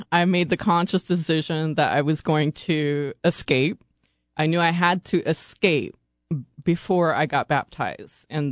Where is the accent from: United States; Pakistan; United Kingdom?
United States; Midwest; English is a second language; I grew up in the Midwest.